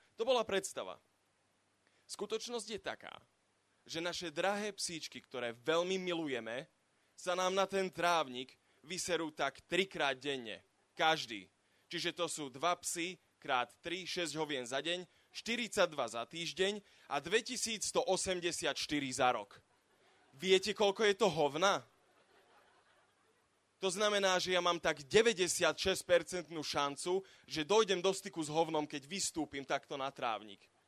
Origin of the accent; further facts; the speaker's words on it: Komárno, Nitra Region, Slovakia; also born or lived in Brno; now in Zvolen, Slovakia; som z Komárna, ale býval som donedávna v Brne. A asi... No, však počkaj. Asi pred rokom som sa presťahoval do Zvolena.